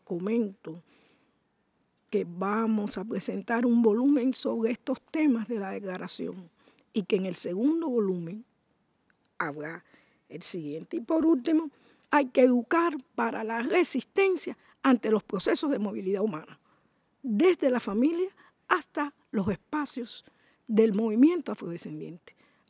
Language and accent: Spanish; Cuba; como caribeña, como isleña, como cubana, como mujer, el tema de las migraciones, la movilidad internacional y el tráfico de personas atraviesa mi pueblo